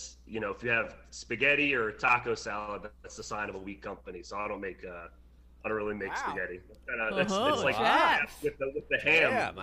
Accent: Leesburg, United States; I'm from Leesburg. We moved. We actually moved like an hour outside of Leesburg. We bought a house, so, but other than that, I grew up there, so.

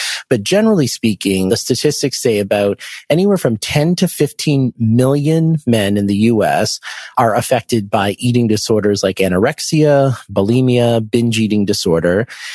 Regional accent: Boston, Massachusetts, United States; I went to Tufts University and I'm from the Boston area.

